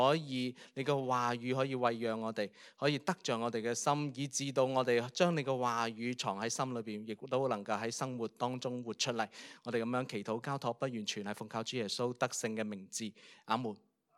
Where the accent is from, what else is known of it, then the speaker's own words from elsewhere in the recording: Guangdong, China; 因为我哋广东人咧，唔过正月十五咧，我哋拜年都系有心唔怕迟嘅